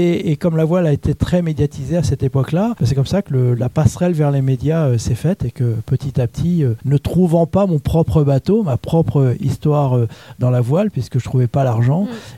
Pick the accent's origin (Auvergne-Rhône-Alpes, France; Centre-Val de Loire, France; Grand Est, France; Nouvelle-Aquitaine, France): Grand Est, France; Reims; born there; Oui, je suis né à Reims.